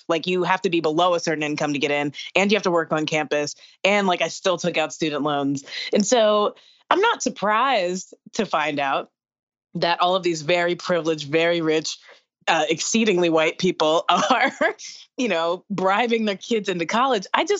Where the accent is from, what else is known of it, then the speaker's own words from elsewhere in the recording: the South, United States; So I'm from the South. You're from the Midwest. I'm from the South, where every pep rally, they would do like the cheers and chants from the movie.